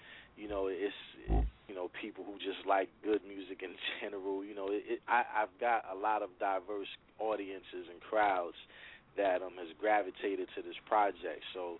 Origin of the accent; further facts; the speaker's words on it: New Brunswick, New Jersey, United States; I'm from New Brunswick, New Jersey.